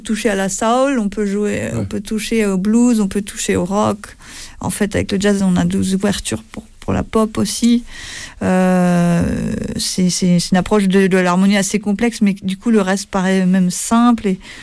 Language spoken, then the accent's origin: French; Turckheim, Grand Est, France; also born or lived in Colmar; Ouais, je suis née à Colmar. Ah ouais. J'ai grandi dans un vignoble qui s'appelle Turckheim, dans la vallée de Münster.